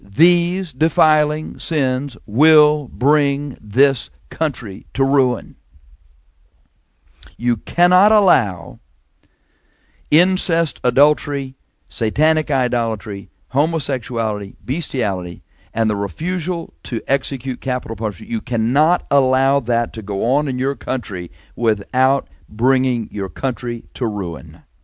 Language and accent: English; United States; I'm an American. I like being an American.